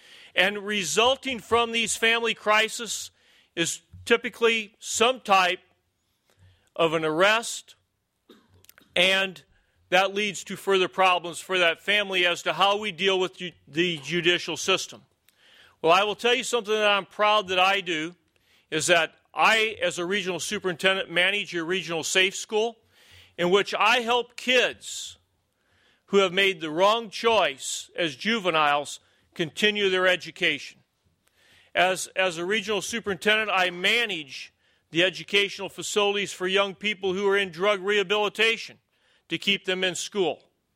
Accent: Illinois, United States; I'm from Southern Illinois. I'm the first guy in 20 years to be a Democrat and run for governor from Southern Illinois.

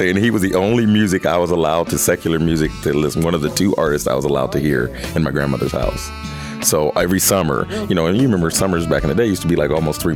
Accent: Louisiana, United States; I am from Louisiana.

